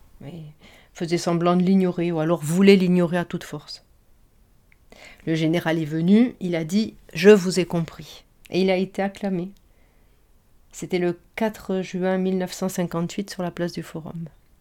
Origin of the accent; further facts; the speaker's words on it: Algiers, Algiers Province, Algeria; born there; Je me souviens. Je suis née à Alger en 1958.